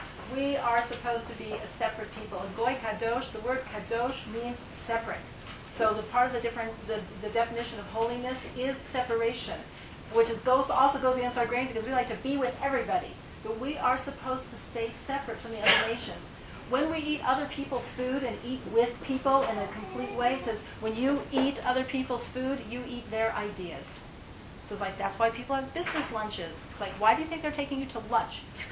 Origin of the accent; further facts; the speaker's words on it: Littleton, United States; remember as a kid growing up in Littleton, where people, you know, there were no Jews